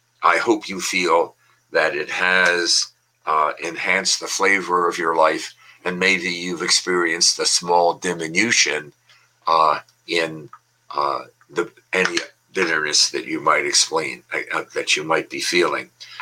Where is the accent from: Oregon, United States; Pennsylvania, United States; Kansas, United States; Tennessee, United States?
Pennsylvania, United States; Philadelphia; What inspired me with my own teachers growing up in Philadelphia, public school system